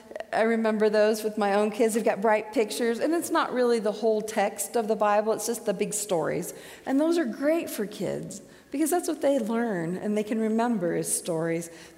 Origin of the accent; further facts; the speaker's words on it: Midwest, United States; But I grew up in the Midwest, in the Methodist Church